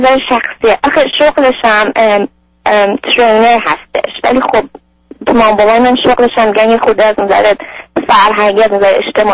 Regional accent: Iran; moved away as an adult; now in California, United States; من 25 سالمه، 5 سال از ایران اومدم، تو کالیفرنیا زندگی میکنم.

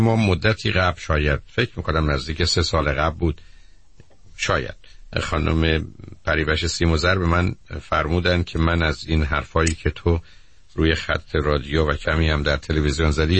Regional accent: Shiraz, Fars, Iran; متوجه این واقعیت شدیم که مثل این که هر سه ما شیرازی هستیم

